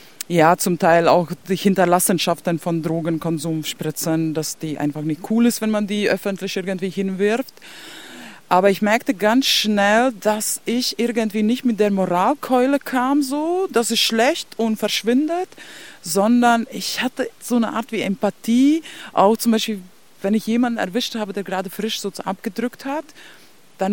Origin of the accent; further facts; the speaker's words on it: Latvia; Ja, also erstmal komme ich aus Lettland, immer aus Sowjetunion.